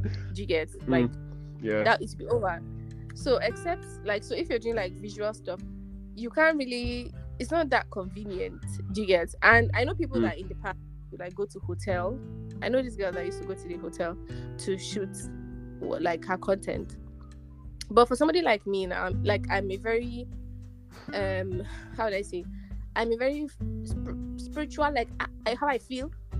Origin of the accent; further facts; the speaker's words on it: Nigeria; whenever I say